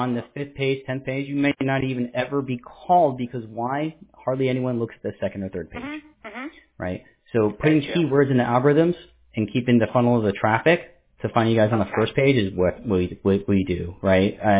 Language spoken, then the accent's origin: English; New York City, New York, United States; born there; Yeah, I was born in the Bronx, New York, don't worry.